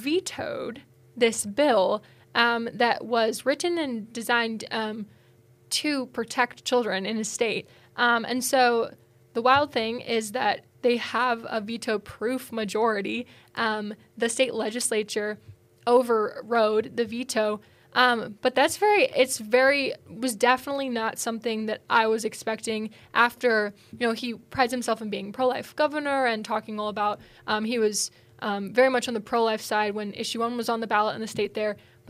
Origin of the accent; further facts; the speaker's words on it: Washington, United States; you know, in my home state of Washington, like sex change surgeries are very much like celebrated